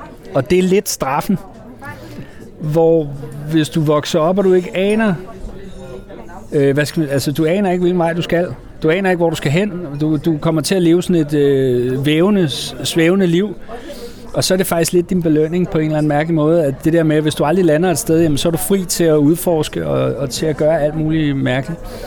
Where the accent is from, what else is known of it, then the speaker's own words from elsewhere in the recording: Råby, Zealand, Denmark; jeg blev født ude i Råby, hedder det, ude på Østmøn.